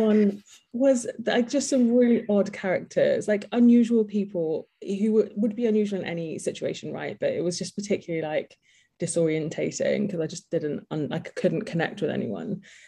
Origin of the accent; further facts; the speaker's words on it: South West England, United Kingdom; So I grew up in Devon